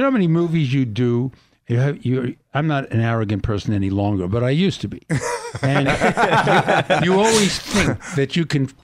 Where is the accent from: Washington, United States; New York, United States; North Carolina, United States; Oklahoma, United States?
New York, United States; Brooklyn; And I grew up in Brooklyn and all that, and I was the only child, so I had all the toys.